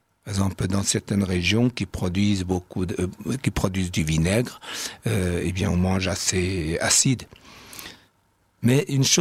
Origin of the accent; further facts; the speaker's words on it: Shanghai, China; Non, je ne suis pas si chauvin que ça, je suis de Shanghai